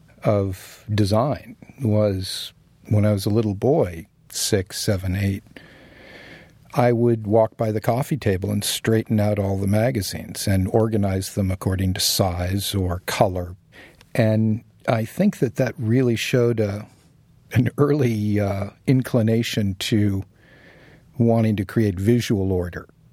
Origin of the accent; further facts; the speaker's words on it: San Diego, California, United States; I grew up in San Diego. But from the time I was about 10, I really wanted to live in New York.